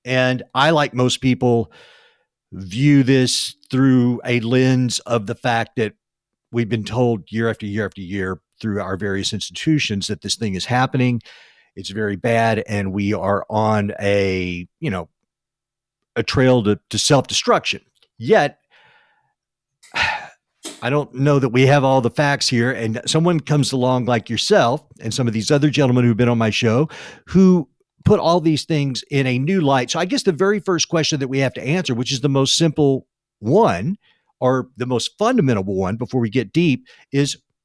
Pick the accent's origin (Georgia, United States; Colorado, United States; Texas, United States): Texas, United States; Uvalde; there was another mass shooting today, this time in my hometown of Uvalde, Texas.